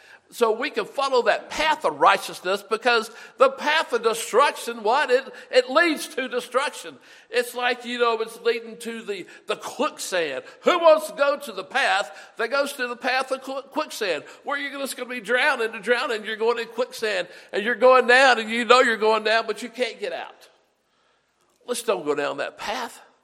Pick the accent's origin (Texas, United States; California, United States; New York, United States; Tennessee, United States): Tennessee, United States; Memphis; when I grew up in Memphis, and some of y'all went to SFA and Nacogdoches